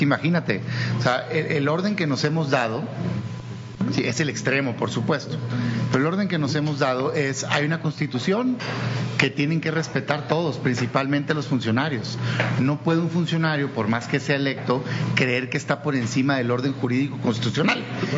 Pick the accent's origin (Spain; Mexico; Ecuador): Mexico; yo como mexicano no tengo acceso a información.